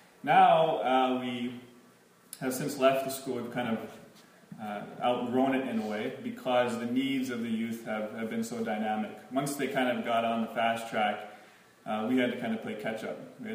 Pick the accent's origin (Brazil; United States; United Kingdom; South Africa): United States; now in Winnipeg, Canada; I was originally from the States, came to Canada not too long ago, and to Winnipeg because of a very attractive young woman